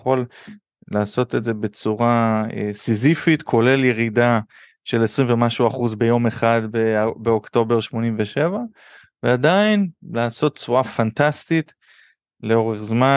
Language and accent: Hebrew; Seattle, Washington, United States; אני גדלתי כמה שנים בארצות הברית, ושם אתה הולך לסופר ואתה קונה פטל, איפה שהיינו בסיאטל